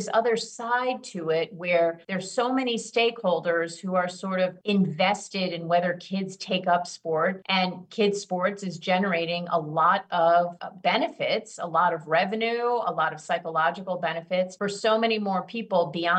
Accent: Illinois, United States; I grew up in the Chicago suburbs, actually. And I think that growing up in Illinois is important

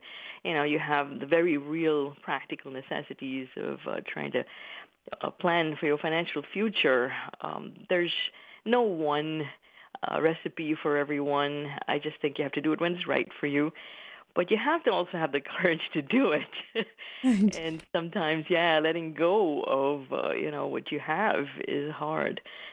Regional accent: India; moved away as an adult; now in United States; So I am an Indian immigrant. I migrated when I was in my early 20s as a foreign student to come to America. Now that has been almost 30 years ago.

